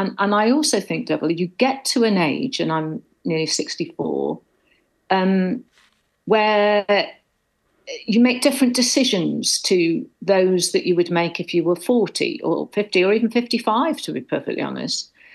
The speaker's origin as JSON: {"language": "English", "region": "Wales", "country": "United Kingdom", "tie": "born or raised there", "said": "I grew up in North Wales. I'm fundamentally a northerner, I suppose. But I'm not someone from the southeast. I'm not from the wealthy southeast."}